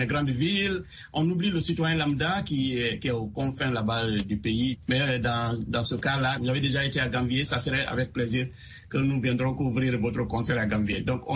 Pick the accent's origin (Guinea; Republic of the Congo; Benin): Benin; Ganvie, Atlantique; Est-ce que vous avez été chez moi à Ganvier?